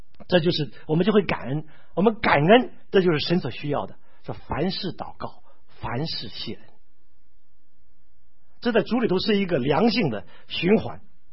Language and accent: Chinese; China; 我想我们都是中国来的，就是国内来的都知道